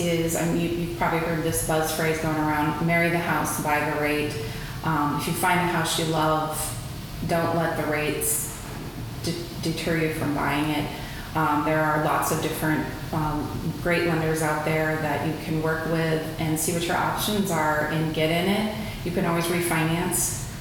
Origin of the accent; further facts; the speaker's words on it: New Hartford, Iowa, United States; I grew up in New Hartford, Iowa, which is 10 miles from my house to the Uni Dome is 10 minutes.